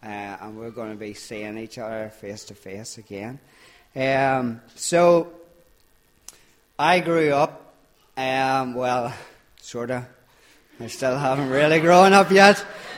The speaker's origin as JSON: {"language": "English", "town": "Greystone", "region": "Northern Ireland", "country": "United Kingdom", "tie": "born or raised there", "said": "I come from Greystone, which is like from Dungan to Auchnacloy. So if you don't blink, you've still passed it. It's that small. So I grew up there."}